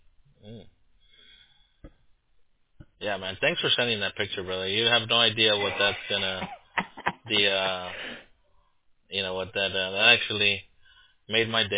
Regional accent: Los Angeles, California, United States; moved away; I was born and raised in LA, and I moved out. But you know, I was West Hollywood area. That's where I was born.

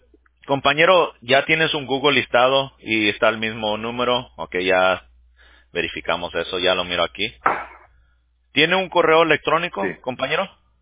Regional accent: Mexico; Ah, yo soy mexicano.

